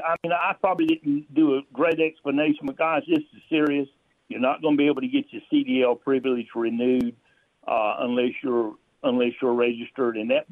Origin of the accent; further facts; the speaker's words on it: the South, United States; you know, I grew up in the South